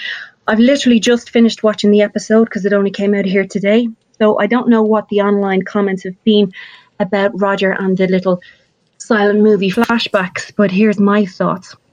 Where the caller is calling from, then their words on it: Dublin, Leinster, Ireland; I'm phoning you from Dublin in Ireland.